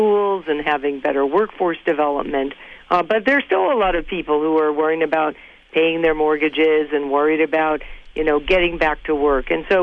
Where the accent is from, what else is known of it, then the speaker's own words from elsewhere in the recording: Massachusetts, United States; I grew up in Berkshire County, of course.